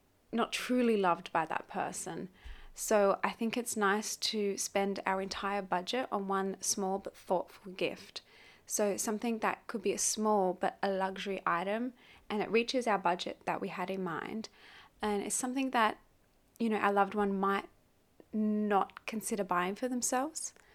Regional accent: Australia; now in Hong Kong; I am living currently in Asia in Hong Kong, and I'm from Australia.

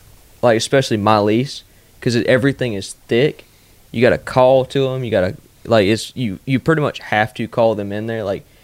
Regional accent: Florida, United States; But the only reason I want to do that is because I grew up in Florida, and it's, like, part of my culture.

